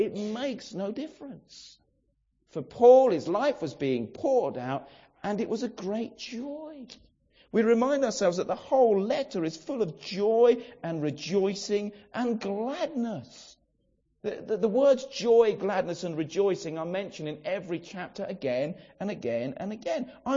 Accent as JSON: {"language": "English", "town": "Brighton", "region": "South East England", "country": "United Kingdom", "tie": "born or raised there", "said": "I grew up in Brighton, and God is not on the agenda for many people in Brighton. And so you grow up not going to church."}